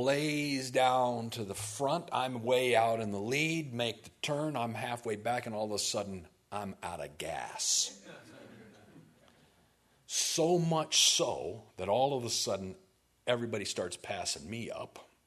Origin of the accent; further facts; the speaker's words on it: Germany; now in United States; I was going to say the United States, but let me tell you, we came from Germany and it's just as bad there.